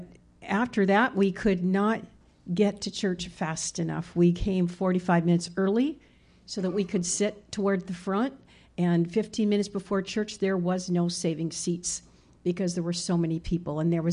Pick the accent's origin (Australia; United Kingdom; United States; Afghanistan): United States; South Bend, Indiana; moved away as an adult; also born or lived in San Diego; Well, I grew up in South Bend, Indiana, by Notre Dame